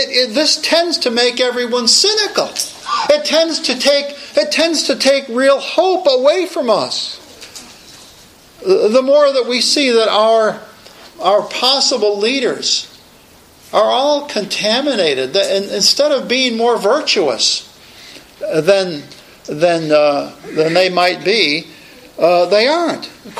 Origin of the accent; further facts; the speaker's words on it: United States; But we as a people, as an American people, we love the slime.